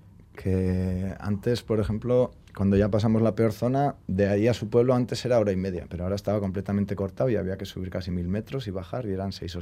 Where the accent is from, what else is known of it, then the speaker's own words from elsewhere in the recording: Miranda, Spain; En mi pueblo, Miranda, se hace un día de cómo se hacían los trabajos antes